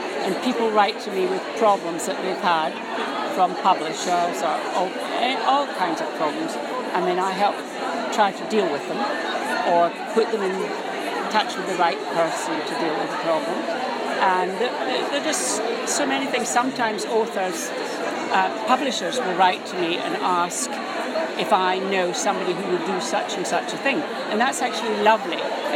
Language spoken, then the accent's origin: English; Scotland, United Kingdom; Ian Rankin, the crime novelist, I know him because we're both Scottish.